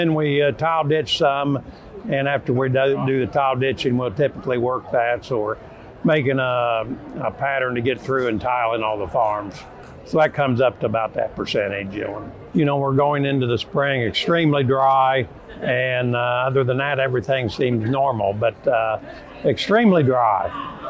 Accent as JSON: {"language": "English", "town": "Shelbyville", "region": "Indiana", "country": "United States", "said": "from Shelbyville, Indiana"}